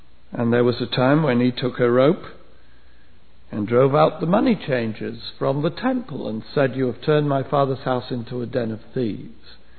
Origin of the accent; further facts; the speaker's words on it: England, United Kingdom; When I was a boy growing up in England, I used to love to see those old steam trains.